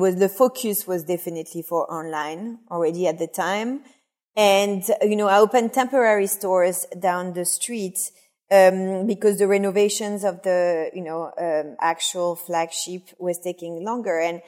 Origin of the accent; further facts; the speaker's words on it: Cognac, Nouvelle-Aquitaine, France; accent: French; English is a second language; moved away; also born or lived in Paris; So in case you haven't realized with my very discreet French accent, I'm French. I grew up in France. I grew up actually in a place called Cognac, which is in the southwest of France